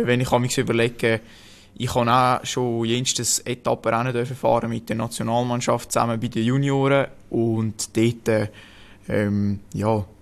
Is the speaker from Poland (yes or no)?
no; Switzerland; gerade hier bei uns in der Schweiz so eine schöne Trainingsgegend haben.